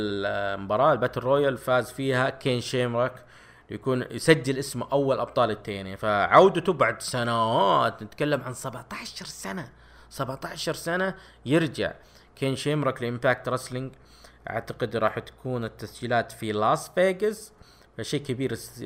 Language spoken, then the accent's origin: Arabic; Saudi Arabia; يعني تقريبا 30 ريال عندنا في السعودية